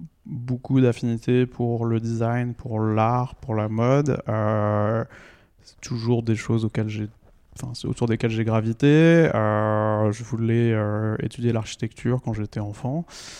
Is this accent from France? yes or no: yes; northern France, France; je viens du nord de la France